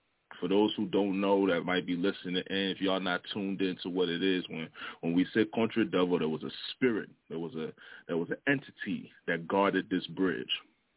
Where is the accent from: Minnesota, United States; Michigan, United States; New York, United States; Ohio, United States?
New York, United States; Brooklyn; If y'all didn't know, I was born in Brooklyn, New York. My whole life has been East Coast as far as where I've been residing. My whole background has been Liberia as far as who brought me up.